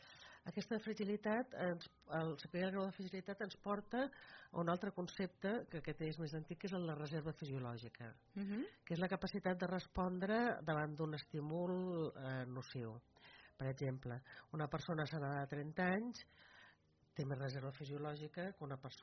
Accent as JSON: {"language": "Catalan", "region": "Catalonia", "country": "Spain", "said": "Jo sóc del Penedès i sóc pro vi, pro cava"}